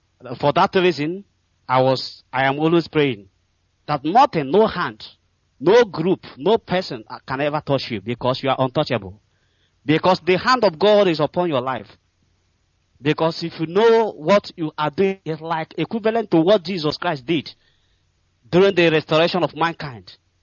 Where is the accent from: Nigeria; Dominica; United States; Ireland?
Nigeria; Umurumbe, Enugu State; English is a second language; now in Penang, Malaysia; I'm from Abato in Umurumbe, in Enugu, Biafra land.